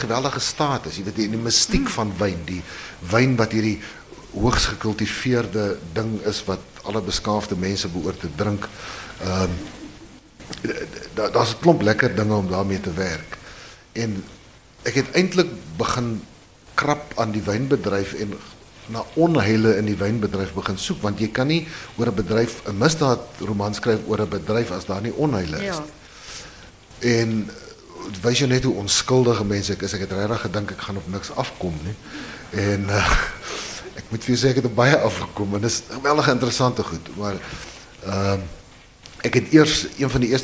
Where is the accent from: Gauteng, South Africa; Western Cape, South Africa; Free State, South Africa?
Western Cape, South Africa; Paarl; born there; my pa het in die Parel, ek is in die Parel gebore, my pa het 'n paar jaar lang daar gebly